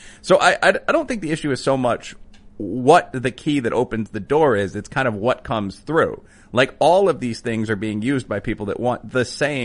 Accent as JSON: {"language": "English", "town": "Chicago", "region": "Illinois", "country": "United States", "tie": "born there", "said": "I was born in the Bridgeport area of the city."}